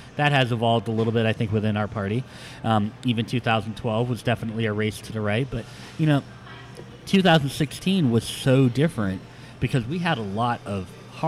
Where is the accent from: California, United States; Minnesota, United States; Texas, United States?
California, United States; You know, we're from Silicon Valley, right? To use a word from the Valley, Trump disturbed things.